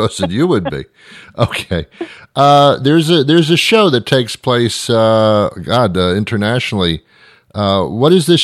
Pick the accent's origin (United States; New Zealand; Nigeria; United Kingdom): United Kingdom; As you know, I'm British through and through.